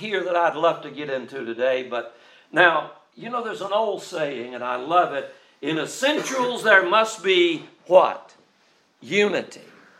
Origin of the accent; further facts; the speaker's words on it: Georgia, United States; When I grew up in Georgia, all the churches over there met at 11 o'clock on Sunday morning.